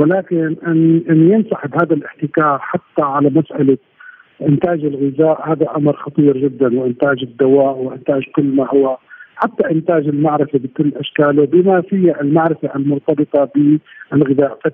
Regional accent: Syria; ومن ضمن للأسف الشديد بلدنا سوريا

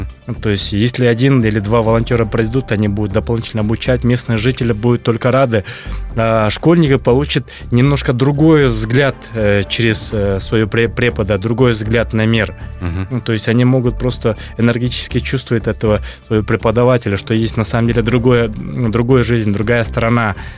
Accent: Temirovka, Issyk-Kul Region, Kyrgyzstan; Исыкуль, село Темировка. Да, вот, население 8 тысяч, немаленькое.

